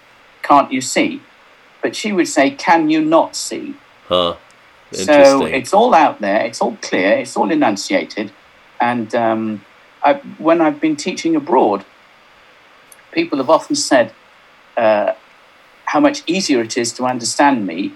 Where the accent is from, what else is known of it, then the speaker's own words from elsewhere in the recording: Chester, North West England, United Kingdom; born there; also born or lived in Hertfordshire; So I was born in Chester, but we moved around a lot. And I've lived both sides of the Pennines, up in the north, and then my family, my parents and my brother and I moved to Hertfordshire, where I finished my A-levels